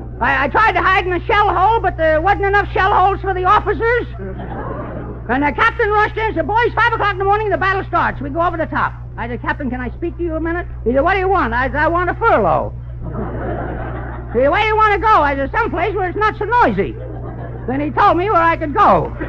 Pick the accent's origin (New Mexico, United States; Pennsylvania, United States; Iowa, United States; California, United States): Pennsylvania, United States; Pittsburgh; born there; also born or lived in Philadelphia; I said, "I was born in Pittsburgh." He says, "When did you first see the light of day?" I said, "When we moved to Philadelphia."